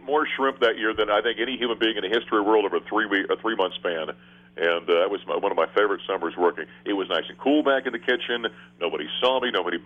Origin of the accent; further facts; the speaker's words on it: Grand Forks, North Dakota, United States; And it was a little place in my hometown of Grand Forks, North Dakota, called the Westward Ho.